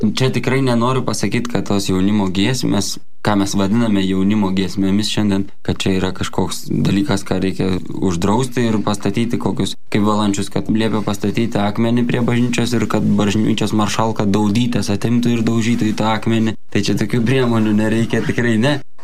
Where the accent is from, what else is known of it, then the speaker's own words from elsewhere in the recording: Samogitia, Lithuania; Aš kilęs iš Žemaitijos